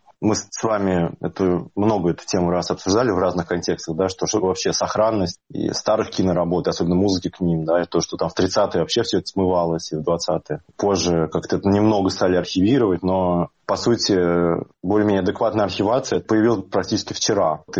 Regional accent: Penza, Penza Oblast, Russia; Свои сэмплы я записал в родном городе Пенза в 97 году.

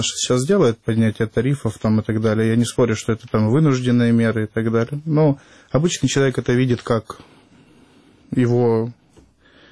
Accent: Donetsk, Donetsk Oblast, Ukraine; я Донецкий, ну, вот это Донецкий. Вот. А я украинец, я родился в Украине, у меня паспорт гражданина Украины

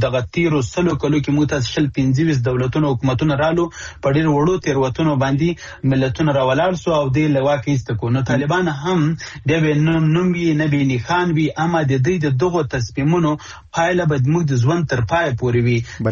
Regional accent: Afghanistan; زه د افغانستان دی یو بچی په صفت باندې د دې وطن دی یو زوی په صفت باندې

